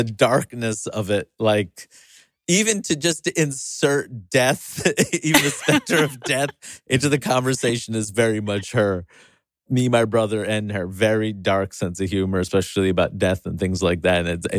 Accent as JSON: {"language": "English", "region": "New York", "country": "United States", "tie": "born or raised there", "said": "we taped it in New York, and I got a standing ovation for that TV taping in my hometown."}